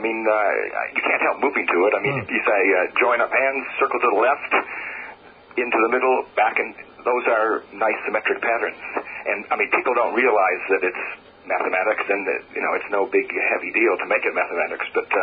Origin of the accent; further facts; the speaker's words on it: United States; now in New Zealand; You can tell from my accent I'm American. I actually didn't start square dancing until I came to New Zealand.